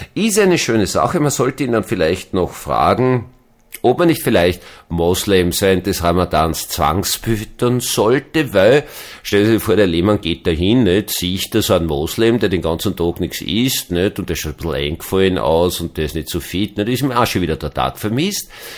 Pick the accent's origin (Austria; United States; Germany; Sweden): Austria; Also zumindest als Österreicher, über die österreichische Politik darf man das sagen